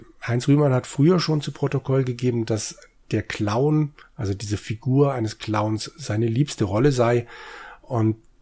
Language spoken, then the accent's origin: German; Southern Germany, Germany; ich komme aus Süddeutschland